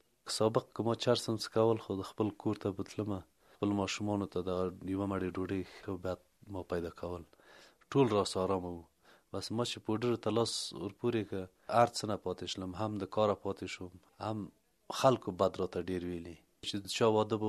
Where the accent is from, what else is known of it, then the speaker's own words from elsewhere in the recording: Ghorband, Parwan, Afghanistan; د پروان د ولایت یمه د غوربند د ولسوالۍ اووه دېرش کلن یمه.